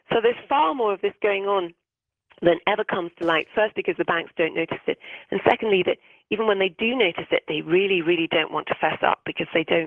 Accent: Wales, United Kingdom; I grew up in South Wales, and I had a dream, which was to be a writer.

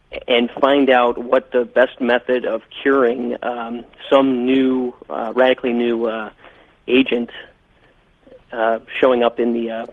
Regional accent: Cleveland, Ohio, United States; I'm from the Cleveland, Ohio area.

